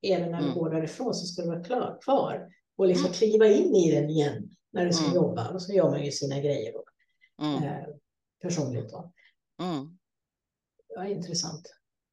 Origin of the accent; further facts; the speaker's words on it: Sweden; moved away; när jag bodde hemma i Sverige då, så hade jag ju också mitt rum.